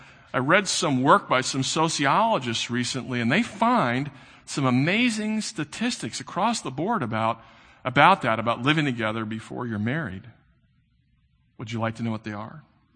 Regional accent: St. Louis, Missouri, United States; now in Philadelphia, United States; we pull our baseball cap over our head because we're from St. Louis. We're from the Midwest. We're nice.

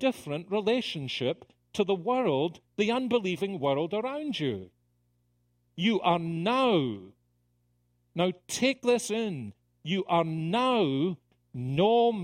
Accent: Scotland, United Kingdom; So I, as a Scotsman, refreshed by a return to Scotland, feeling at home in Scotland

